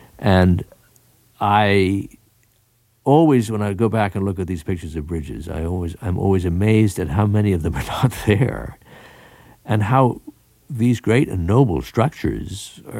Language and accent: English; East Coast, United States; And I have spent my life being an East Coaster and growing up in the East, I felt I didn't know very much about this country.